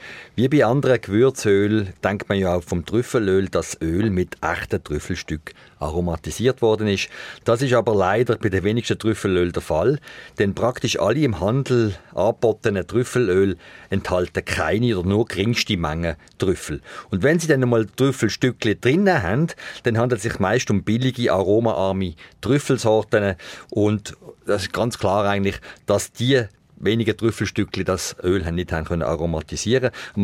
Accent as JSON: {"language": "German", "country": "Switzerland", "said": "bei uns in der Schweiz"}